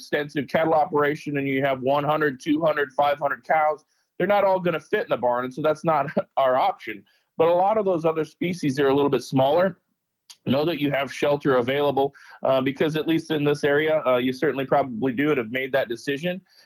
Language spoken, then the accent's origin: English; South Dakota, United States; I know that I grew up in South Dakota, and we're calving at least initially with some heifers right now